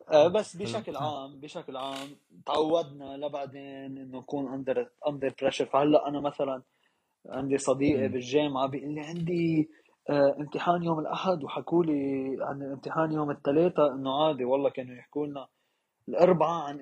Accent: Syria; ما تنسى قدين احنا سوري بس نحن بايج وبكوميونتي بتقدر تقول شوي متعب وتوكسيك

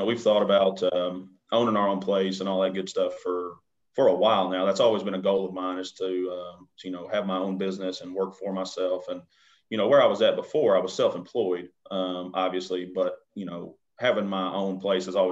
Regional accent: Bowling Green, Kentucky, United States; So I was born and raised here in Bowling Green, came from a very humble home.

